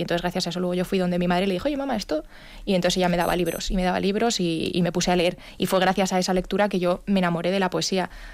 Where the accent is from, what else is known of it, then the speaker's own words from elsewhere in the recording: Spain; soy joven, soy española y escribo poesía.